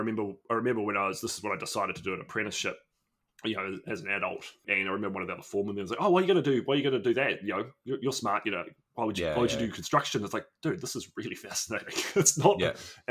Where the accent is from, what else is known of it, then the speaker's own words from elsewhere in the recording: New Zealand; I'm a Kiwi. I'm from New Zealand, it's been actually been a pretty nice country to grow up in, to be honest. And I'm in my mid 30s, born in 85, child of the 90s kind of thing.